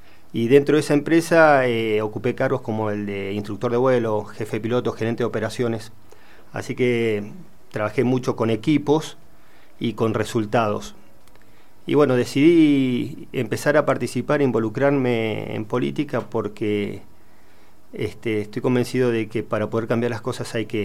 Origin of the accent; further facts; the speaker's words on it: Comodoro Rivadavia, Chubut, Argentina; born there; now in Luján de Cuyo, Argentina; 53 años, estoy casado, tengo dos hijos. Hace 7 años que vivo en el departamento de Luján, 45 en Mendoza, y nací en Comodoro Rivadavia, Chubut.